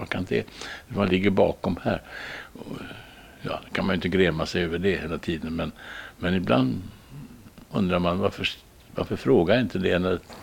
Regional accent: Stockholm, Stockholm County, Sweden; now in London, United Kingdom; Så jag är ju stockholmare och svensk på det sättet. Men det är klart, jag har ju bott in mig här, så jag känner mig ganska hemma här. Det gör jag ju. Men jag känner mig inte som någon londoner eller någon engelsman.

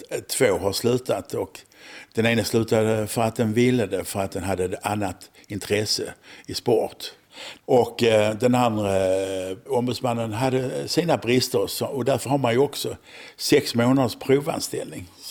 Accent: Malmö, Skåne, Sweden; Gått i synklass i Malmö där jag är född.

